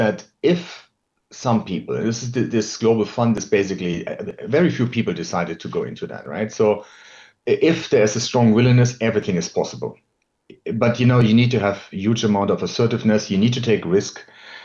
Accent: Germany; English is a second language; I can tell you, in my home country, Germany

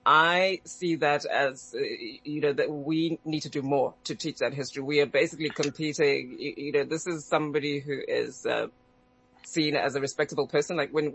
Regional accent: Zimbabwe; moved away as an adult; also born or lived in Namibia / London; now in Tucson, United States; Where was I born? Yeah, in Zimbabwe, and I grew up in Zimbabwe. I left Zimbabwe, I think, in 2004, I think, and moved first to Namibia and then to London, and now I live in the United States with my husband and child in Tucson, Arizona.

